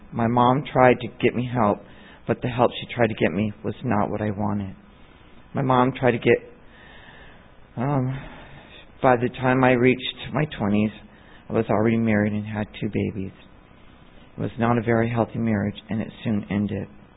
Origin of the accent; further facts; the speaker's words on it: California, United States; Good morning. I grew up in Port Wayne, California, with my mother, my father, and my three sisters.